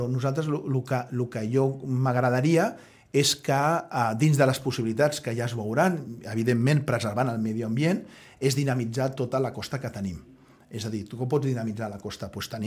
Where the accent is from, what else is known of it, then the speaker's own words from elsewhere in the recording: Sitges, Catalonia, Spain; ara no pararé jo mai malament del meu poble, en molts aspectes ens passa la mà per la cara, i nosaltres hem de ser competitius, nosaltres hem de tenir un atractiu, i que ara Sitges quin atractiu té?